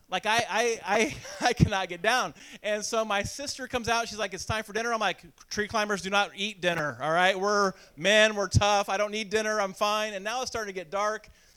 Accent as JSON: {"language": "English", "town": "Crawfordsville", "region": "Indiana", "country": "United States", "tie": "born or raised there", "said": "We lived in Crawford. I grew up in Crawfordsville"}